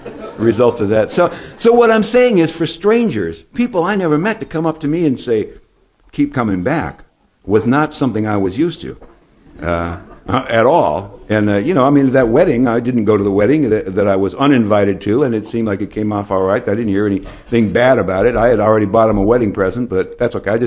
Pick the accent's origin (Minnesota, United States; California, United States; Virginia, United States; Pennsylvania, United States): California, United States; I grew up in California. Everybody surfed.